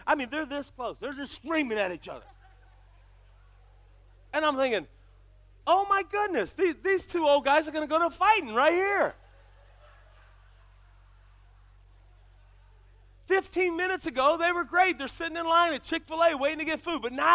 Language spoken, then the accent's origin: English; Ohio, United States; I grew up in Ohio. I don't want to live in that climate.